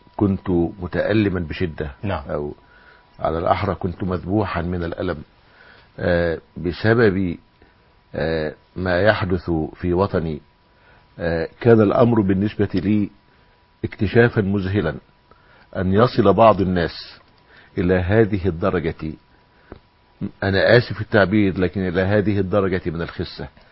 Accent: Al-Qassim, Saudi Arabia; أنا من القصيم

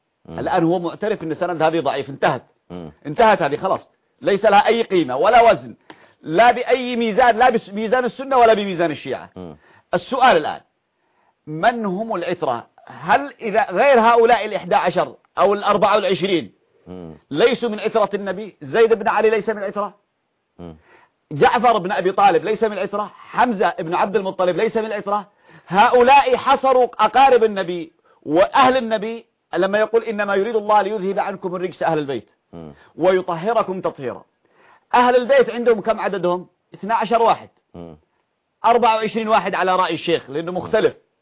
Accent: Yemen; كما يسموها عندنا في اليمن

